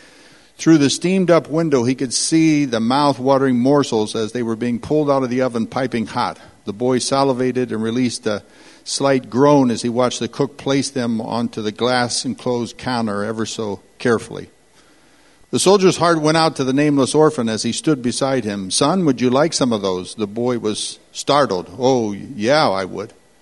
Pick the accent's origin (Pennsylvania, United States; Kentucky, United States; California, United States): California, United States; In the valley that I grew up in California, it's a huge agricultural valley.